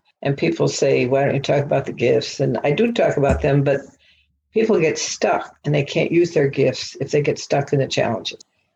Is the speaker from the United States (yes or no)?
no; Nigeria; I grew up in Nigeria.